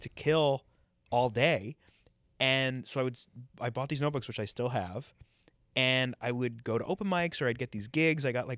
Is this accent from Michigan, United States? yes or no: no; New York, United States; I'd preface the joke by saying I'm from New York. And so Edinburgh is weird to me.